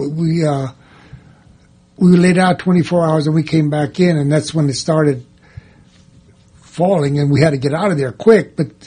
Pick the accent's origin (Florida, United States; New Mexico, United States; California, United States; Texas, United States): California, United States; San Francisco; San Francisco, I'm from San Francisco originally, and they just about refused me at the VA.